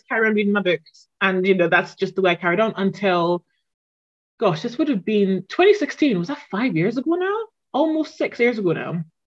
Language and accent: English; Ghana; And I was born in Ghana. So I spent my childhood in Ghana.